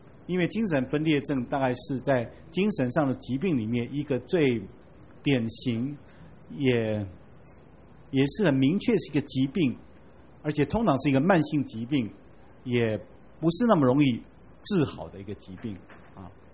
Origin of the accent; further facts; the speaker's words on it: Taiwan; 我们台湾人以前一贯称这样的人叫做孝诶